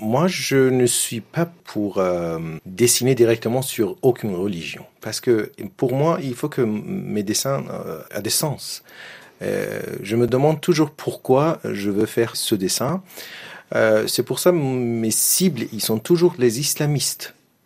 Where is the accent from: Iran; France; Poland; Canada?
Iran; French is a second language; l'Iran parce que c'est mon pays natal, c'est mon pays où j'ai vécu et j'ai des histoires, j'ai ma famille. Je suis attaché à l'Iran